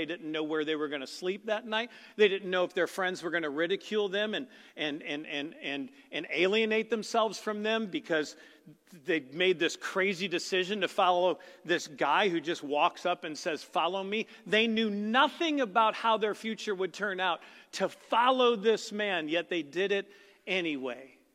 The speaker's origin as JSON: {"language": "English", "town": "St. Louis", "region": "Missouri", "country": "United States", "tie": "born or raised there", "said": "So I grew up in St. Louis, as most of you guys know."}